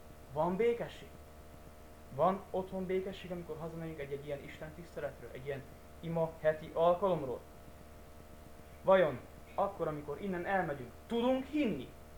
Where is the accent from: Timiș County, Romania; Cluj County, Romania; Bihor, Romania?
Timiș County, Romania; Timișoara; Mi is otthon Temesváron.